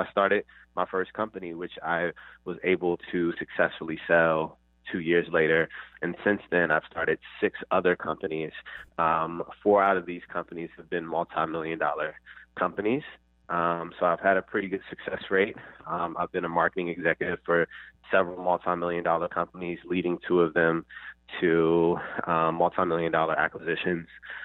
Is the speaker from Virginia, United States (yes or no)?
yes; Richmond, Virginia, United States; You know, I was born and raised in Southside, Richmond, Virginia. I grew up in the hood, didn't grow up with a lot, very cliche, you know, single mother, government housing, all that good stuff